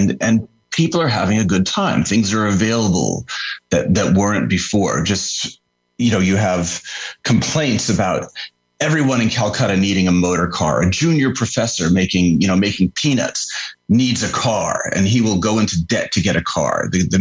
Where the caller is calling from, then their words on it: Washington, District of Columbia, United States; Hey, good morning. I'm calling you from Washington, D.C.